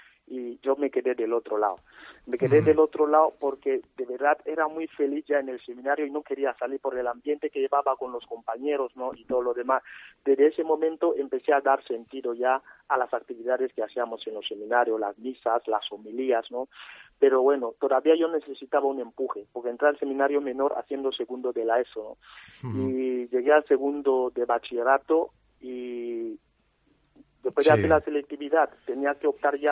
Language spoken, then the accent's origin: Spanish; Equatorial Guinea; Vengo de una familia muy cristiana. Yo soy de Guinea Ecuatorial, soy africano